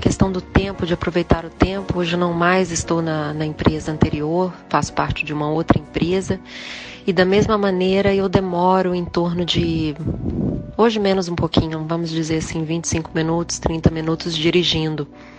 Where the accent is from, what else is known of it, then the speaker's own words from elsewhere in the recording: Belo Horizonte, Minas Gerais, Brazil; moved away as an adult; now in Dubai, United Arab Emirates; vou fazer 37 e sou de Belo Horizonte. Vim parar em Dubai